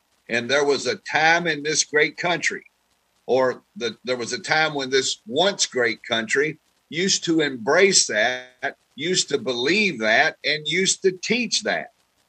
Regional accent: Kentucky, United States; born there; I was born an American, even though I was born in Kentucky. I still counts as an American.

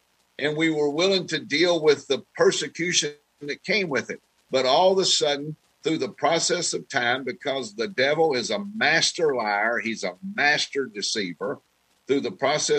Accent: Kentucky, United States; born there; I was born an American, even though I was born in Kentucky. I still counts as an American.

